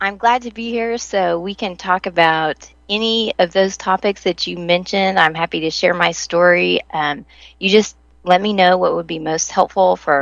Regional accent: Tulsa, Oklahoma, United States; But yeah, so I'm from Tulsa, Oklahoma, and I was teaching at the University of Tulsa

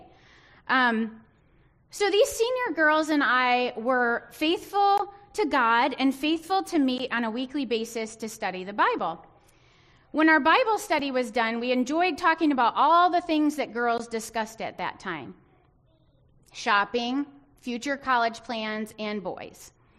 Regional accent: Saginaw, Michigan, United States; But I grew up in Saginaw, Michigan. Anybody from Saginaw?

